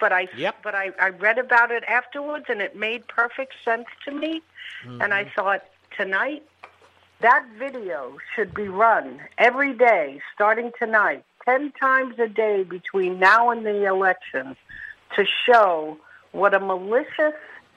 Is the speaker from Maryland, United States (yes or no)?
no; New York City, New York, United States; I'm actually originally from New York.